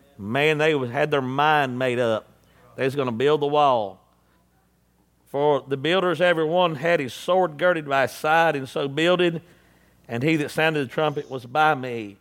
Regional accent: Statesville, North Carolina, United States; born there; and I was crawled out from under a rock up in Statesville, North Carolina.

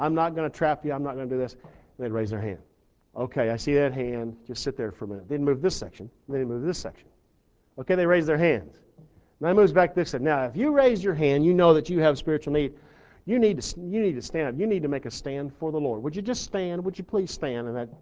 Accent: Texas, United States; And that stuff used to drive me crazy, because I'm from Texas, went to Pensacola Bible Institute.

